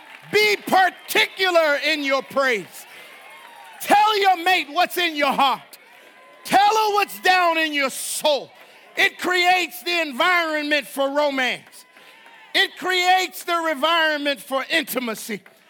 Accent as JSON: {"language": "English", "country": "Jamaica", "also_born_or_lived": "United States", "said": "because I am a Jamaican, part Jamaican and part American, we struggle"}